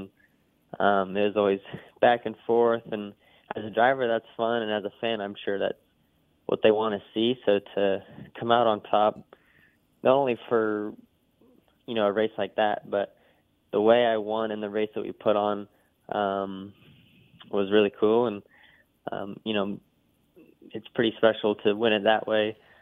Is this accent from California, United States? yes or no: yes; California, United States; growing up in California, you know, I always went to the Gold Cup for a while and always stayed the whole week.